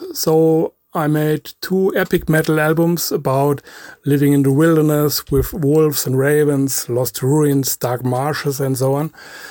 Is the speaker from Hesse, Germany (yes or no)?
no; Bavaria, Germany; English is a second language; I'm from Bavaria, northern Bavaria, lower Franconia, but I prefer to say I'm from the Rhön. That's a low mountain range in the middle of Germany.